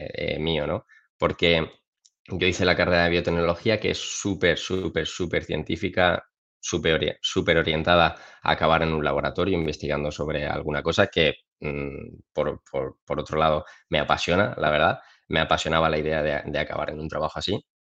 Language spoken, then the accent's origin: Spanish; Villarrobledo, Castilla-La Mancha, Spain; Soy de Villarrobledo, de un pueblo de Albacete, tengo 26 años. Y bueno, nací en un entorno pues súper súper rural, súper humilde